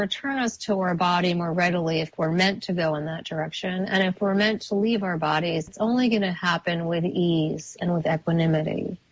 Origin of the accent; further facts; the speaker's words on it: New York City, New York, United States; As I mentioned, I'm a New Yorker, and if I'm crossing the street